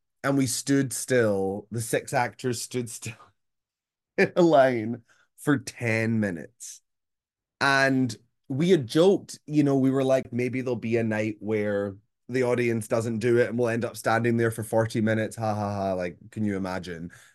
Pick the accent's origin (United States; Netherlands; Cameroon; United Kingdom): United Kingdom; Glasgow, Scotland; Glasgow, my hometown in Scotland, has a really strong history of working class political theatre.